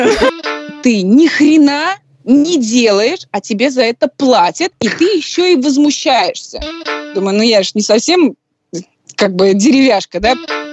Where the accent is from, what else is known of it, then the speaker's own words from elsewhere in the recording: Almetyevsk, Tatarstan, Russia; moved away as an adult; now in Thailand; я уехала из Таиланда в 2013 году, села в своем родном городе из Татарстана, я из Альметьевска